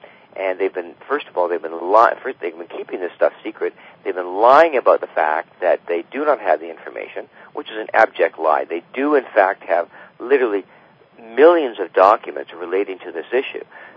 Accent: Canada; I'm a Canadian

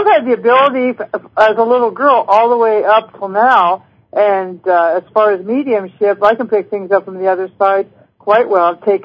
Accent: Las Vegas, Nevada, United States; Las Vegas.

